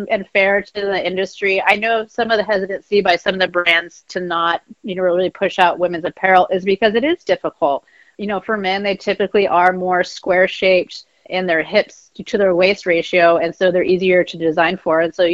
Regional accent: California, United States; also born or lived in Iowa; I was born in Iowa. My family did move to California, though, when I was five. But I still had the opportunity to go back to our family's farm over the summers and help out.

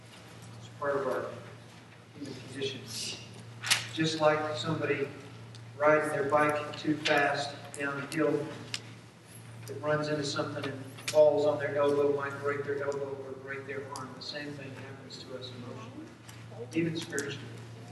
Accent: United States; because we're human, because we're American, and because we've been raised in this sort of culture

